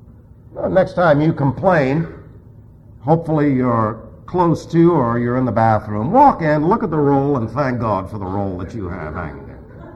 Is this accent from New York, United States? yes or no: yes; New York City, New York, United States; I was raised in New York City. That's tough.